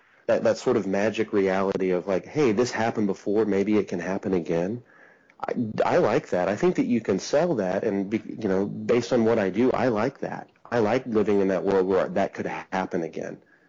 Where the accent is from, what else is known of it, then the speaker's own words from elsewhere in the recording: Texas, United States; He's actually from my hometown in Texas, so I got to give him a little extra love.